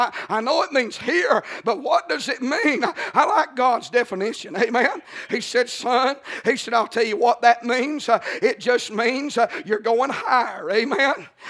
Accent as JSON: {"language": "English", "region": "Georgia", "country": "United States", "said": "I mean, I'm from North Georgia. I know what hither means."}